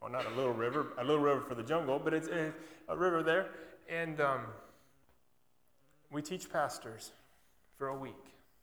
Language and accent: English; Wyoming, United States; You people that grew up here in Kansas, I grew up in Wyoming.